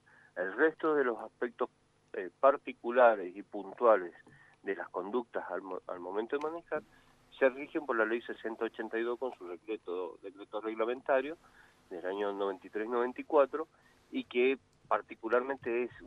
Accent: Mendoza, Argentina; yo también soy mendocino

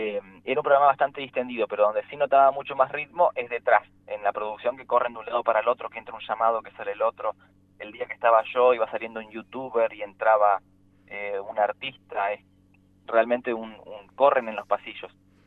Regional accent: Lago Puelo, Chubut, Argentina; fue en un cumpleaños de mi pueblo, que es el lugar donde nací, el lugar que amo, que es Lago Puelo

